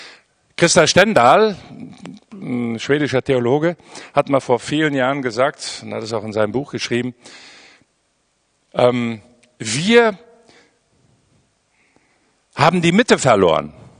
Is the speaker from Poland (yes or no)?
yes; Poland; Dann dachte ich, Junge, du bist hier in kommunistischen Polen aufgewachsen.